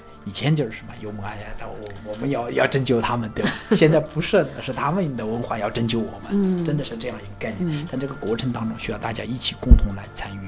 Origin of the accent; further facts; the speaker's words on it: Aba County, Sichuan, China; 我在阿坝县我的家乡